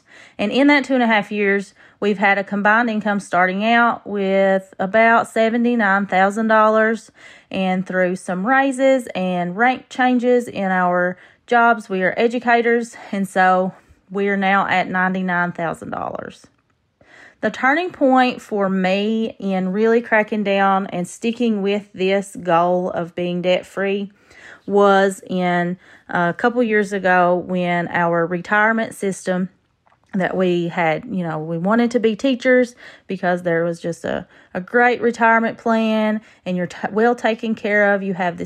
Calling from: Hazard, Kentucky, United States; from Hazard, Kentucky.

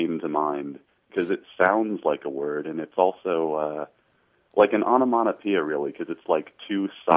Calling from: Indianapolis, Indiana, United States; Oh, hi. This is … I'm calling from Indianapolis.

